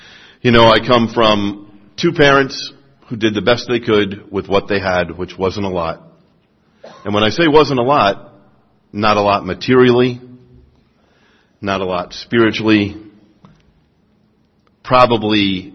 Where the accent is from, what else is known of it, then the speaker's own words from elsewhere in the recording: New York City, New York, United States; But I grew up Irish Catholic in New York City, and that does not make me an alcoholic.